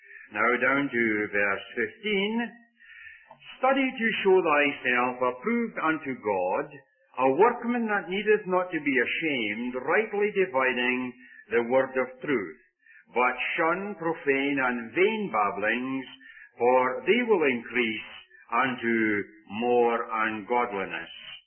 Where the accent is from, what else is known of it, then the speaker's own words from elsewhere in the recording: Scotland, United Kingdom; So be warned as to what can happen with us Scotsmen down through.